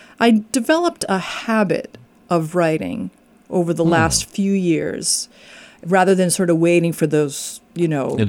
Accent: Rhode Island, United States; I'm from Rhode Island.

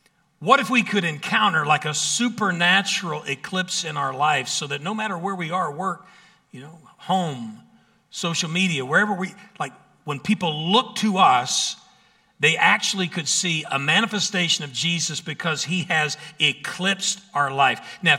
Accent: Arkansas, United States; In my hometown in Arkansas, the population tripled overnight with people coming in to view the eclipse from that particular location.

